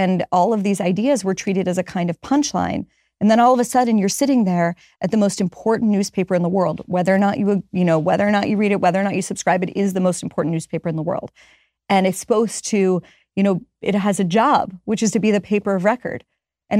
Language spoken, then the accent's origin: English; Pittsburgh, Pennsylvania, United States; Because I'm from Pittsburgh, and my mom at that time had a flooring business that took her to, you know, driving an hour, 2 hours outside of Pittsburgh